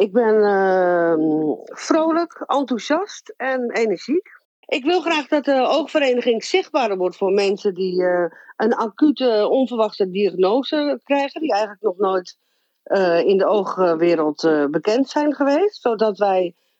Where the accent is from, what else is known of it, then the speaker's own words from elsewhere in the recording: Amsterdam, North Holland, Netherlands; Ik ben 49 jaar en ik kom uit Amsterdam.